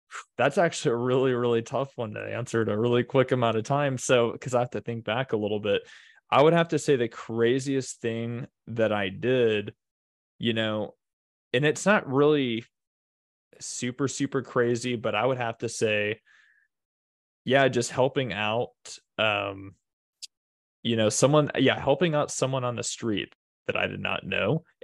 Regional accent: Toledo, Ohio, United States; Yes, I am from initially Ohio.

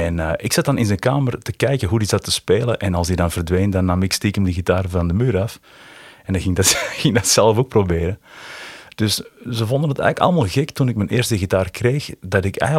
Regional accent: Brasschaat, Flanders, Belgium; Ik kom uit Brasschaat, dat is een gemeente vlak boven Antwerpen.

